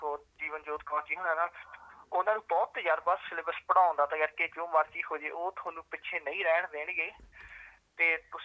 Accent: Australia; also born or lived in New Zealand; ਬਚਪਨ ਜੀ ਮੈਂ ਨਿਊਜ਼ੀਲੈਂਡ ਦੇ ਵਿੱਚ ਮੇਰਾ ਜਨਮ ਹੋਇਆ ਸੀ, ਪਰ ਮੈਨੂੰ ਲੱਗਦਾ ਮੈਂ 2-3 ਸਾਲਾਂ ਦਾ ਹੀ ਸੀਗਾ, ਮੈਨੂੰ ਜ਼ਿਆਦਾ ਉਹ ਯਾਦ ਨਹੀਂ। ਉਦੋਂ ਅਸੀਂ ਆਸਟ੍ਰੇਲੀਆ ਆ ਗਏ ਸੀਗੇ

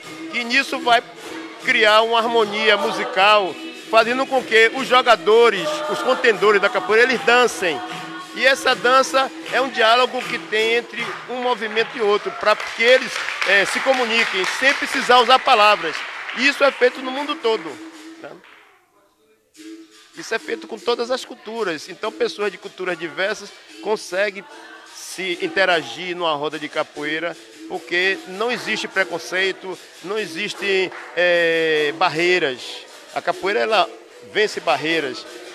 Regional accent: Candeias, Bahia, Brazil; also born or lived in Caboto; Eu sou oriundo de Candeias, que é um município vizinho a Salvador, na grande metrópole, mas eu nasci mesmo no Recôncavo Baiano, numa vila de pescadores chamada Caboto. E essa é minha terra, a terra que eu quero voltar para lá.

